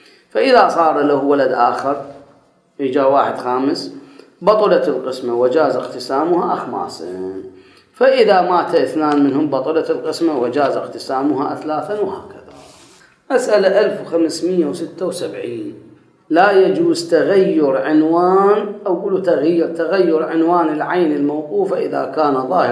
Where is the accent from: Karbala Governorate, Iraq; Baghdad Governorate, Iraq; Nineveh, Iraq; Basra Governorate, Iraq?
Karbala Governorate, Iraq; Karbala; تعرفون اكو بعض بعض الشوارع احنا عندنا بكربلاء